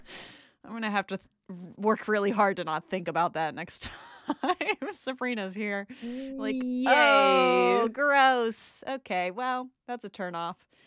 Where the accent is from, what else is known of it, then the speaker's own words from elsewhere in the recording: the South, United States; I grew up in the South in America.